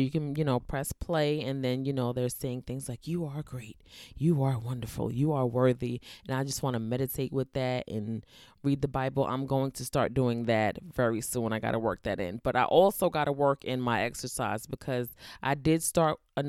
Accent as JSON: {"language": "English", "region": "New York", "country": "United States", "tie": "born or raised there", "said": "I grew up in New York. I haven't been to New York since 2006, I believe."}